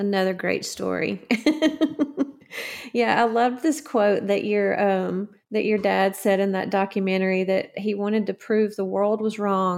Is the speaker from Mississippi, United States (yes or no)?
no; Alabama, United States; because I grew up in North Alabama in Lawrence County